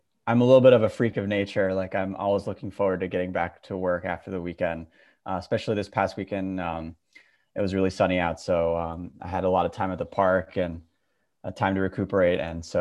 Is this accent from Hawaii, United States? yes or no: yes; Honolulu, Hawaii, United States; now in New York, United States; I actually took off to Hawaii, where I grew up. I'm from Honolulu originally